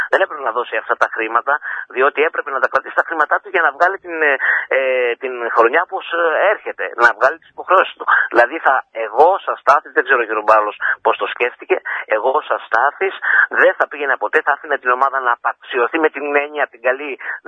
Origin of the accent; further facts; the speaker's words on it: Patras, West Greece, Greece; και είμαι εδώ από την Πάτρα.